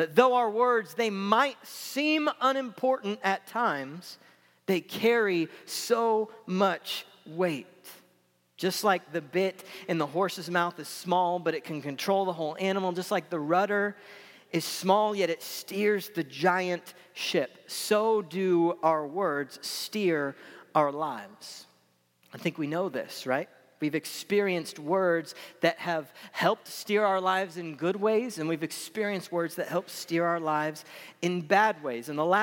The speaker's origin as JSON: {"language": "English", "town": "Tulsa", "region": "Oklahoma", "country": "United States", "said": "So I'm from Tulsa, Oklahoma, but my family and my grandparents, they had a little farm in Kellyville, Oklahoma that had 80 acres."}